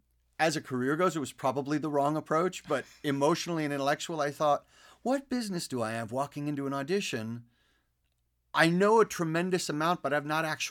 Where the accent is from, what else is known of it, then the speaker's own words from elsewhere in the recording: Manhattan, New York, United States; born there; sure, I was born in Manhattan. But then once you leave and go out to the burbs, back then, you weren't exposed to people from all over the world.